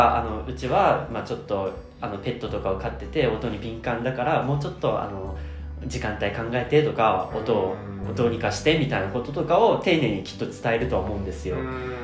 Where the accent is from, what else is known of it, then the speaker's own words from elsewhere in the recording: Saitama, Japan; also born or lived in Tokyo; まあずっと出身は埼玉で、学校とか東京だったので、まあ、ずっとその関東圏内でしか生活がしたことがないということで